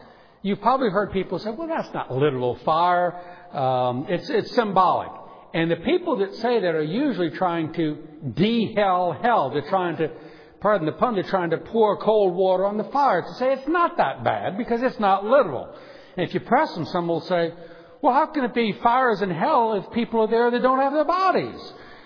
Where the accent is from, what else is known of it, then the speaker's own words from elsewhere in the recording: New Orleans, Louisiana, United States; You know, I'm from New Orleans, where you go downriver close to the Gulf of Mexico in Louisiana.